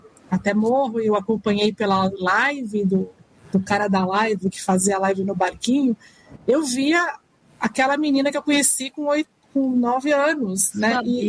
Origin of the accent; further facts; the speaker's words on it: Bahia, Brazil; also born or lived in São Paulo; eu também sou baiana.